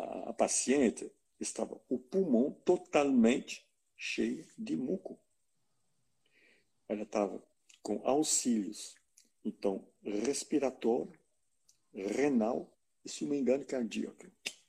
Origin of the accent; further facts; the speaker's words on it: Switzerland; que eu sou suíça